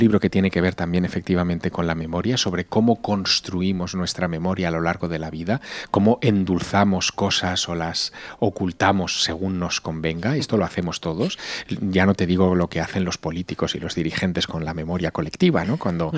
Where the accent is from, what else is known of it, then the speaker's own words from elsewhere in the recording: Teruel, Aragon, Spain; Yo nací en Teruel, es una ciudad con muy poca contaminación lumínica. Vivía a las afueras, además, cuando se acababa la ciudad, donde se acababa la ciudad.